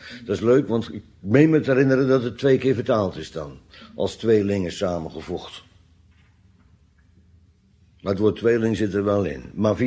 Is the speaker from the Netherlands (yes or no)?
yes; Netherlands; Maar kijk, ik ben opgegroeid aan de Oude Rijn in de dagen dat er nog schepen langskwamen.